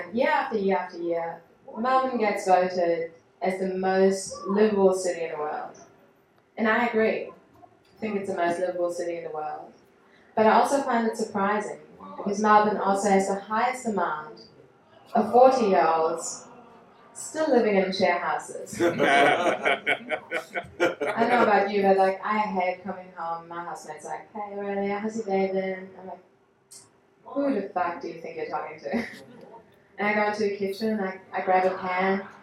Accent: Germany; first language German; English is a second language; moved away as an adult; now in Australia; I'm from Germany. I moved to Australia around 4 years ago now. And there are a lot of things that I had to learn when I arrived here. First of all, of course, English.

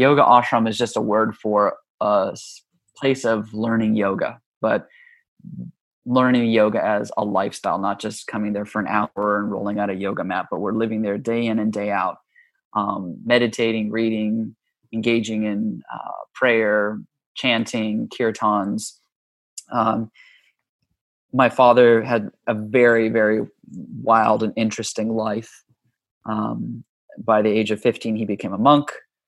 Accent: Hawaii, United States; also born or lived in Los Angeles; Yeah, I was born in Hawaii, and we bounced back and forth between Hawaii and Los Angeles.

